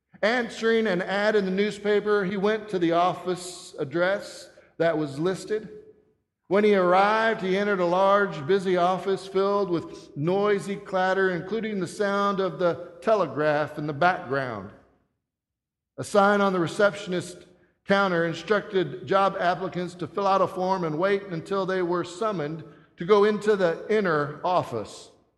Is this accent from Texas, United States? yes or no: yes; Brady, Texas, United States; he was my pastor when I was a youth growing up in Brady, Texas.